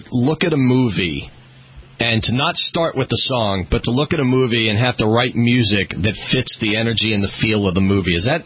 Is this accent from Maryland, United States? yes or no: yes; Silver Spring, Maryland, United States; born there; Yeah, that's where I was born.